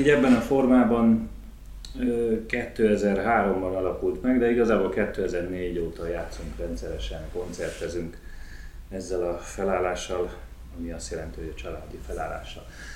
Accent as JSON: {"language": "Hungarian", "region": "Budapest", "country": "Hungary", "tie": "born there", "said": "Igen, én idén leszek 40 éves, én Budapesten születtem."}